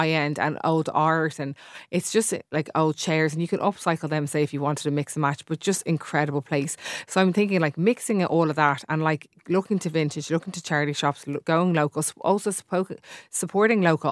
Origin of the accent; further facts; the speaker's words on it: Ireland; we're Irish, like we're living in Ireland.